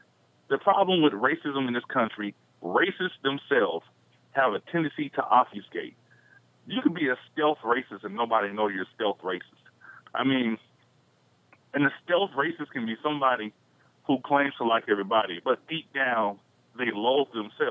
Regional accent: Greensboro, North Carolina, United States; First time you said I was from Greensboro, California, which is North Carolina.

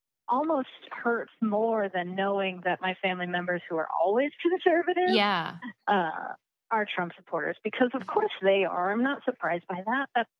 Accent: Colorado, United States; I'm from Colorado and a big chunk of my family are Mormon, and Mormons are generally really conservative.

